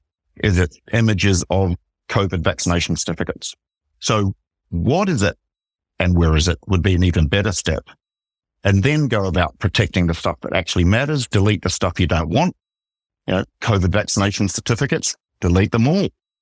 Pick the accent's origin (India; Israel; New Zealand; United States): New Zealand; now in Australia; I actually am an Australian because I'm a New Zealander really, but I really am an Australian.